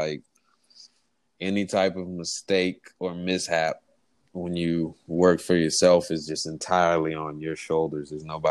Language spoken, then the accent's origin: English; New Orleans, Louisiana, United States; I grew up in New Orleans, which is like just a real musical city.